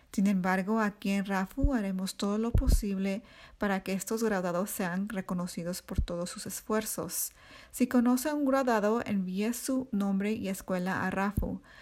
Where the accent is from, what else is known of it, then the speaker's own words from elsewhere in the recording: Pasadena, California, United States; also born or lived in Korea; Soy compositora de música, canto y toco un par de instrumentos. Nací en Corea y crecí en Pasadena, pero Little Tokyo es un lugar cercano a mi corazón también.